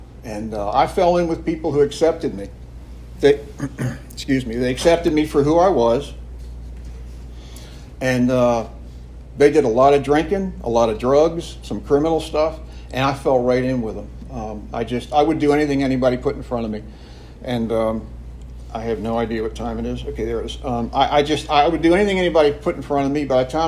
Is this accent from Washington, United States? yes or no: no; Maryland, United States; I was raised in Baltimore County, north of Baltimore